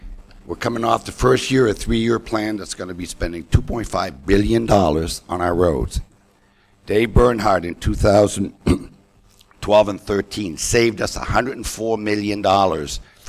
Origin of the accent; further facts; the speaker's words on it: Lewiston, Maine, United States; When I was a kid, growing up in Lewiston, that's when they were building the Maine Turnpike.